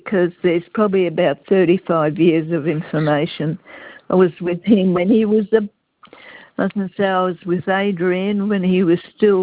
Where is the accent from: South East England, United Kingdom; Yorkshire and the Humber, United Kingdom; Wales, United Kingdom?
South East England, United Kingdom; Brighton; No, I'm from Brighton. I don't have a car.